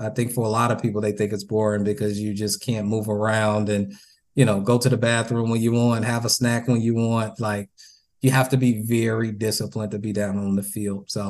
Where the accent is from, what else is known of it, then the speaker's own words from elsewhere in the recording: Chicago, Illinois, United States; I got a couple pictures that I won on a silent auction from Inglewood neighborhood I grew up in Chicago.